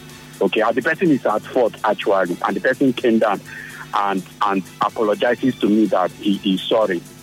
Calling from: Nigeria; I am brown. I'm calling from Nigeria.

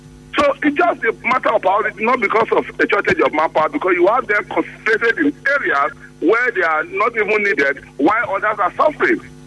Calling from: Port Harcourt, Rivers, Nigeria; I'm calling you from Port Harcourt.

